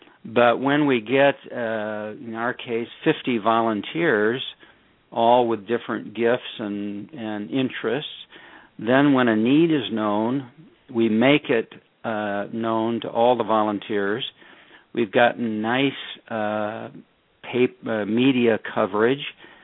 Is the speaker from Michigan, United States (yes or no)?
yes; Michigan, United States; Gee, it goes way back to the little town that I was raised in Michigan